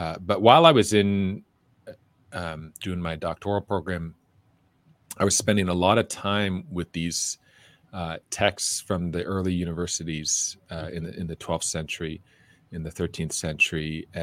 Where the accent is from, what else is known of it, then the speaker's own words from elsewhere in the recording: Ontario, Canada; So I'm a Canadian by birth, grew up in Ontario, and did all my studies up there. I was raised a Protestant, became a Catholic into my 20s.